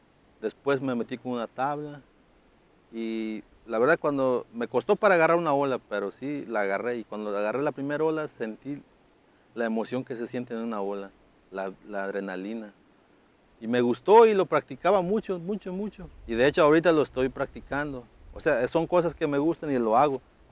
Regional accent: Ticla, Michoacán, Mexico; Ya me fui a sufrir 4 años, yo me quedo aquí en mi pueblo, me quedo en mi Ticla y mi comunidad

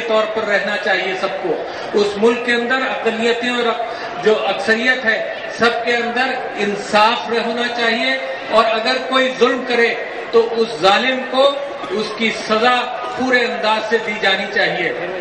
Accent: Pakistan; میں سب سے پہلے مسلمان ہوں, پھر میں پاکستانی ہوں

